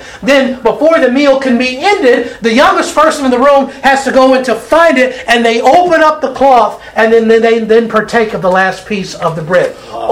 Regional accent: Bowling Green, Kentucky, United States; This is my old stomping grounds. I grew up in Bowling Green. And my best friend in high school was from Smith's Grove.

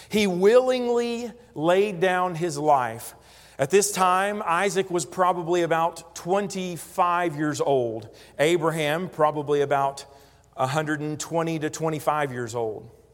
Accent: Corryton, Tennessee, United States; moved away; I can think back to my own life, living and growing up in Tennessee. I never imagined moving away. And to move away from Corryton, Tennessee, in my eyes, in my life, where I stood, was impossible.

